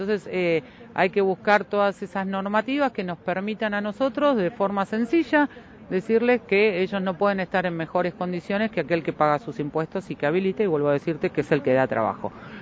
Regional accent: El Calafate, Santa Cruz, Argentina; no por mí, que soy de Calafate, sino que somos muchos lo que hoy...

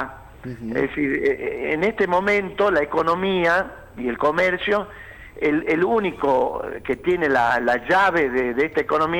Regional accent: Argentina; como argentinos

